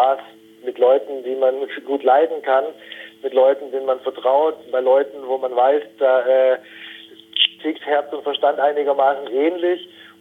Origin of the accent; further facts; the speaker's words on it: Baden-Württemberg, Germany; Wir sind in der Nähe von Stuttgart gemeinsam aufgewachsen.